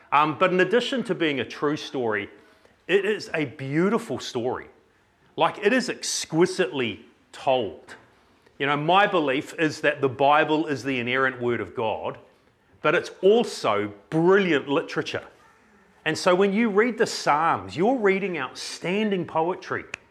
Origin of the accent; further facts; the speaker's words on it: Hawke's Bay, New Zealand; I grew up in the Hawke's Bay area of New Zealand